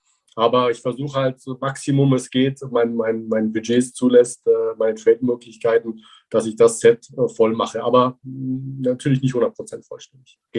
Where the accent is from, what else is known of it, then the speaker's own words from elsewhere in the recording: Bavaria, Germany; hier bei uns damals im Allgäu, ich komme aus dem Allgäu übrigens.